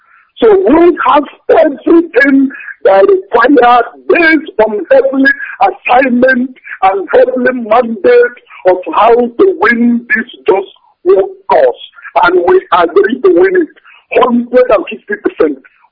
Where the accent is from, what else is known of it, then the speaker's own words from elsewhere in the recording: Anambra, Nigeria; now in Malaysia; I'm calling from Malaysia. I'm from East Inurum, Basau Local Government, Anambra State, Biafra.